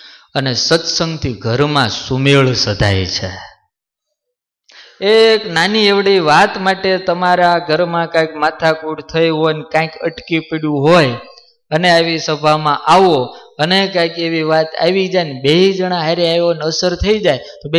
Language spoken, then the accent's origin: Gujarati; Gujarat, India; અમારા કચ્છના હજારો માણસો હતા